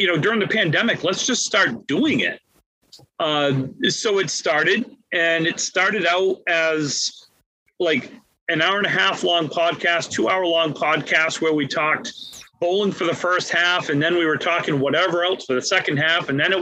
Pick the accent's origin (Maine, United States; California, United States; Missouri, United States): Maine, United States; it's just you and I, and we're from Maine.